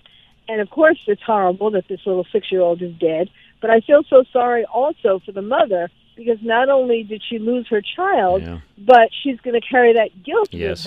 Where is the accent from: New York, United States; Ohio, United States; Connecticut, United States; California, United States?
New York, United States; because I'm from New York, and I see what's happening in these videos